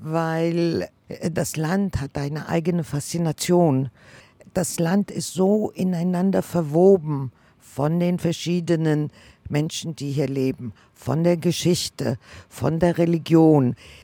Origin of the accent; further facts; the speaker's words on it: Germany; now in Tel Aviv, Israel; ich bin 72 nach Israel eingewandert. Ich komme aus Deutschland und lebe eben seit über 40 Jahren hier in Israel. Und ich lebe in Tel Aviv.